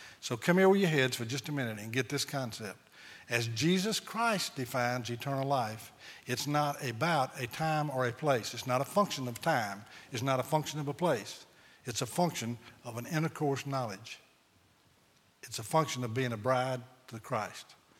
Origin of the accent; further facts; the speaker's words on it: Mississippi, United States; Now, I grew up in Scott County, Mississippi. And in Scott County, Mississippi, when the teacher said, this is, that's the beginning of a definition.